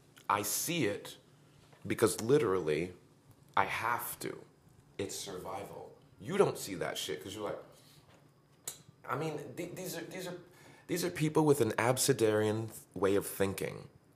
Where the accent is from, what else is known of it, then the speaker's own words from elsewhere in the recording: United States; born there; I was born in America. I dropped out of high school, educated myself.